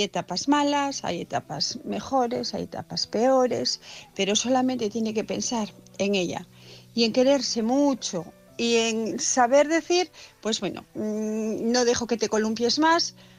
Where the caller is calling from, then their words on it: Asturias, Spain; de Asturias